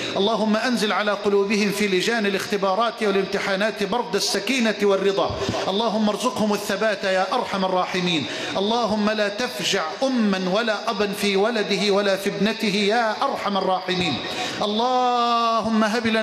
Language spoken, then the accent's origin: Arabic; Egypt; واجعل بلدنا مصر واحة للأمن والأمان